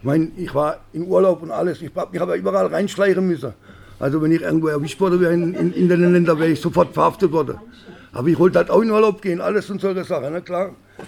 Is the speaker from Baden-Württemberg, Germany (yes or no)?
yes; Freiburg, Baden-Württemberg, Germany; born there; Ich bin 1968 in Freiburg geboren worden. Meine Eltern waren Arbeitslager, Konzentrationslager, sind dann staatenlos geworden.